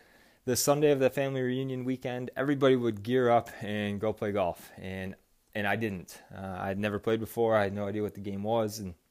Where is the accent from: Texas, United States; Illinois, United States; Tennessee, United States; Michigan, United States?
Michigan, United States; Grand Haven; I'm from Grand Haven myself and did spend a lot of time, of course, playing Grand Haven Golf Club and worked out there.